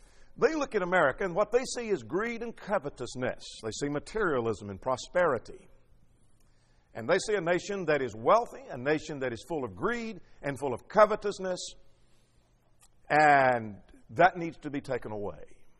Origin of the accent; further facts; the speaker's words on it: United States; I'm an American and I'm proud of it.